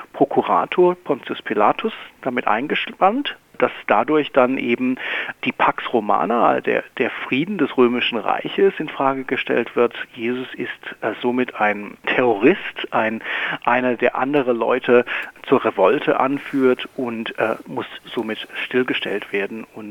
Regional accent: Germany; now in Australia; wir als Deutsche oder als deutschstämmige Menschen haben großes Interesse an der Umwelt

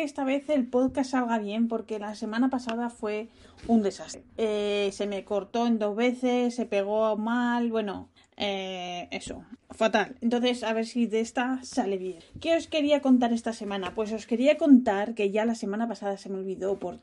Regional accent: Spain; yo soy española, tengo la costumbre de que me dé el aire

